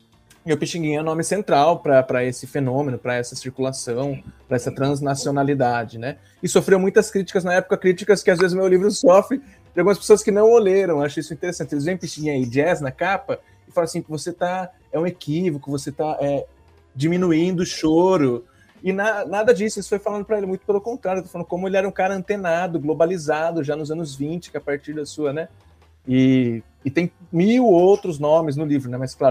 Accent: São Paulo, Brazil; Achei algumas informações sobre a jazz band em São Paulo, de onde eu venho

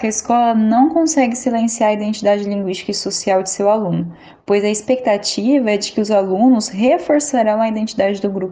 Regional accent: Monte Azul Paulista, São Paulo, Brazil; da cidade de Monte Azul Paulista, minha cidade natal

